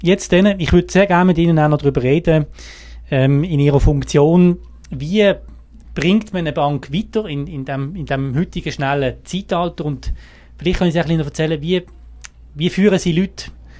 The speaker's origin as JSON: {"language": "German", "town": "Basel", "region": "Basel-Stadt", "country": "Switzerland", "tie": "born or raised there", "said": "Ich bin auch in Basel aufgewachsen."}